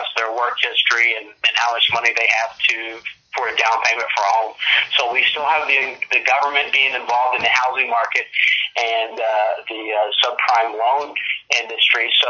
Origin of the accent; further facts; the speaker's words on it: Kentucky, United States; now in South Florida, United States; I'm originally from you guys' neck of the woods. I'm from Kentucky originally.